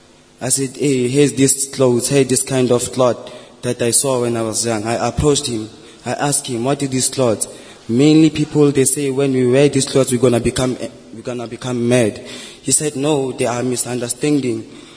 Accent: Johannesburg, Gauteng, South Africa; also born or lived in Tandi; I was born in Tandi. I grew up in Johannesburg.

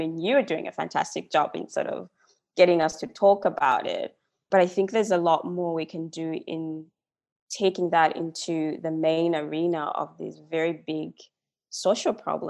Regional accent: Zambia; I'm from Zambia, which is like a small country in Africa. You know, I've lived in different countries.

